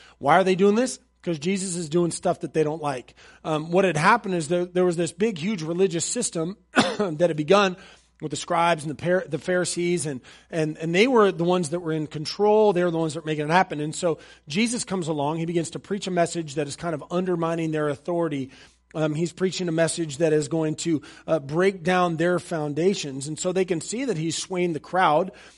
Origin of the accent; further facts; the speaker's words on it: United States; Now listen, as an American, I will tell you that there's a Bill of Rights, and you get rights, and you're able to do these things.